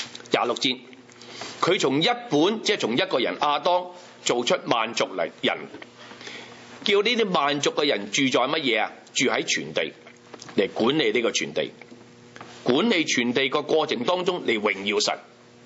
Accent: Hong Kong; now in Canada; 我走咗由香港嚟到加拿大，有目的嘅。

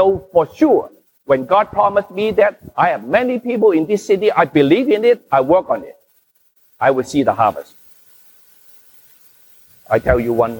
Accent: Hong Kong; I come from Hong Kong, you know what I mean.

